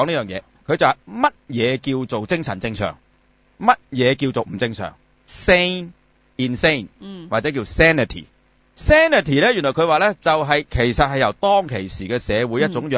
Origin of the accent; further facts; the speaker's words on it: China; 我哋中國人有個講法嘛，